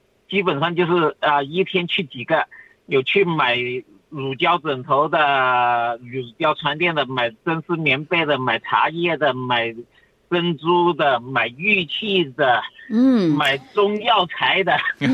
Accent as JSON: {"language": "Chinese", "region": "Guangdong", "country": "China", "tie": "born or raised there", "lives_now": "Australia", "said": "我老家是在广东"}